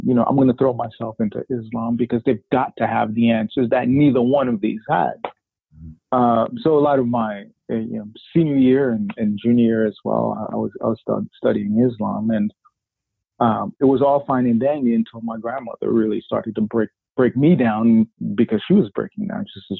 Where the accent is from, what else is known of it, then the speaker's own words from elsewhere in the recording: Brooklyn, New York, United States; I grew up in Brooklyn, but then I went to high school in the Bronx.